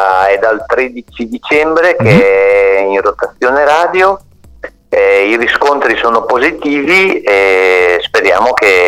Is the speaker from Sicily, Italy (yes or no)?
no; Ferrara, Emilia-Romagna, Italy; io sono di Ferrara